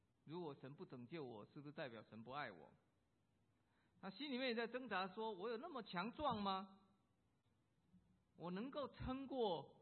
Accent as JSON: {"language": "Chinese", "country": "United States", "tie": "born or raised there", "said": "你知道我们在美国长大的，在美国待久了，我们从来没种过田了"}